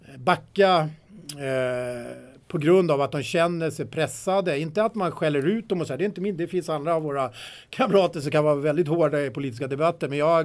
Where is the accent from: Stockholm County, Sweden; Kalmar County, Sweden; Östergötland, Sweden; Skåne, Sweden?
Stockholm County, Sweden; Trollbäcken; Och jag växte upp i Trollbäcken och nere vid Dreviken.